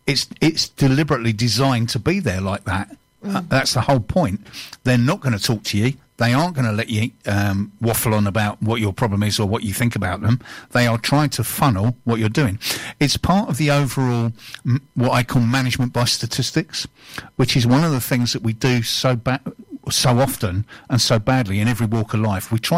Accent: Bury, North West England, United Kingdom; born there; I was born in Bury.

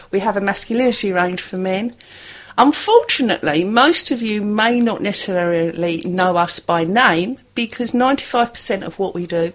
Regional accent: England, United Kingdom; It probably was originally, but I'm English through and through.

